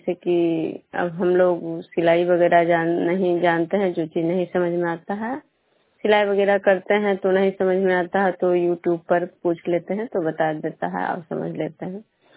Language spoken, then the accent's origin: Hindi; Bishnupur, Bihar, India